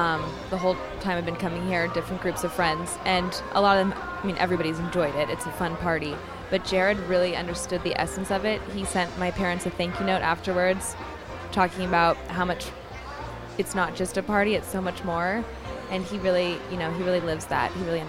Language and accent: English; Eugene, Oregon, United States; And I grew up coming to the Oregon Country Fair. I'm from Eugene, Oregon.